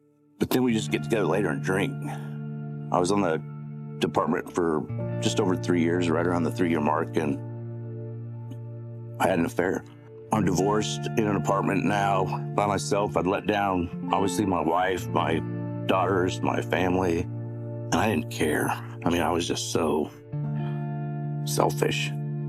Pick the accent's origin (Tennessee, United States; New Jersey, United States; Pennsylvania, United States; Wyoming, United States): Wyoming, United States; I grew up in Wyoming. My grandpa was in World War II.